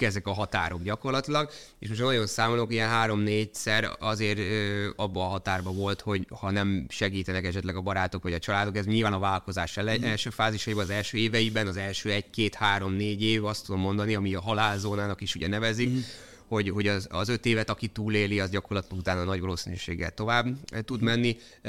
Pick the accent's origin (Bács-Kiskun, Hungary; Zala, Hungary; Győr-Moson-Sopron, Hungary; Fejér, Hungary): Bács-Kiskun, Hungary; Kalocsa; moved away as an adult; now in Budapest, Hungary; én Kalocsáró vidékről származom, emlékszem, eljöttem Budapestre